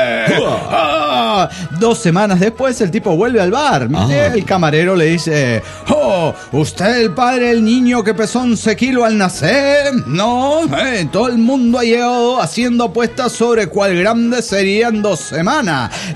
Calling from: Puebla, Mexico; de Puebla, México.

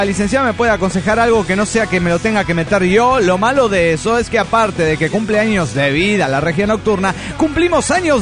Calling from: Montreal, Quebec, Canada; de Montreal, Canadá.

